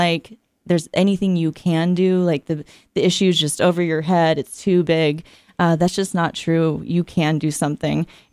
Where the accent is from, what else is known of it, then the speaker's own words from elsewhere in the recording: California, United States; You know, my home state of California, I feel like if I was to start a chapter there, it might just be preaching to the choir.